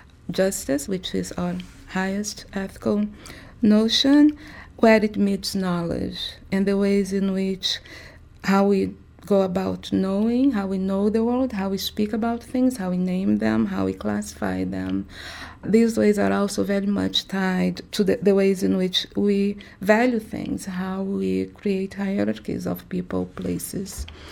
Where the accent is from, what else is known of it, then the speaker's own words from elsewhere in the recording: Rio de Janeiro, Brazil; also born or lived in United States; Vila Aliança, where I grew up in Rio de Janeiro. And then I lived in the U.S. for 18 years.